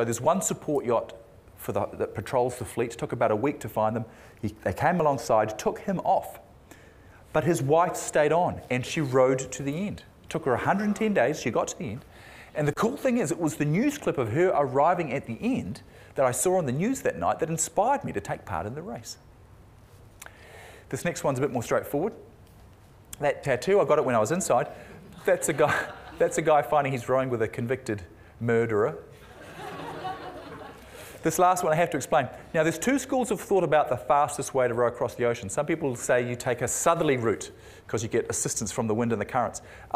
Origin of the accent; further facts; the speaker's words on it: Auckland, New Zealand; I'm from Auckland. I had a paper run when I was growing up.